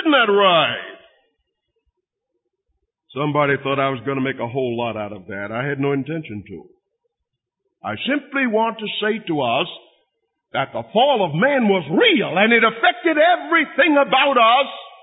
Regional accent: North Carolina, United States; born there; I tried to explain to her that I was born in North Carolina, but she won't let me off the hook.

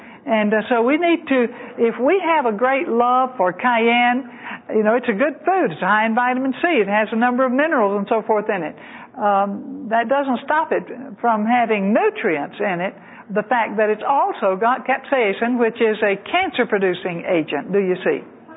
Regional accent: Georgia, United States; Highest salt use is in Evans County, Georgia, which is only a few miles from the place where I grew up in South Georgia.

